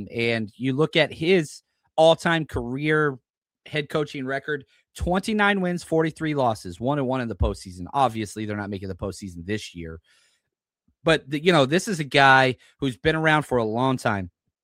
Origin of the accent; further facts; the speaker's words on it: Texas, United States; Like, I'm not an Oilers fan. I'm from Texas